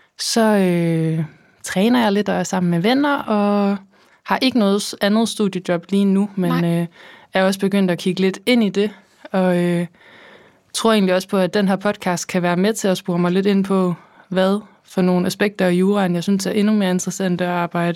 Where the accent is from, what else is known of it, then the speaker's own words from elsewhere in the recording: Region of Southern Denmark, Denmark; accent: Funen; jeg er stolt fynbo